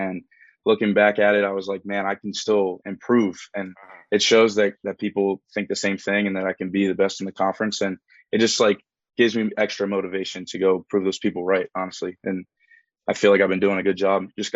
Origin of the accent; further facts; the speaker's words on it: Reading, Pennsylvania, United States; I'm from Reading. Reading. Yeah.